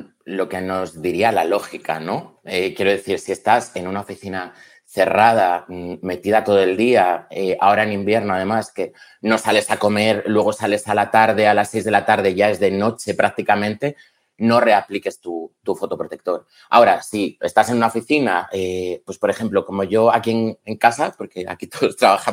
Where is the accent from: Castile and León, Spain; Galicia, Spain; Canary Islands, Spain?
Castile and León, Spain; León; Soy de León, soy cabezón.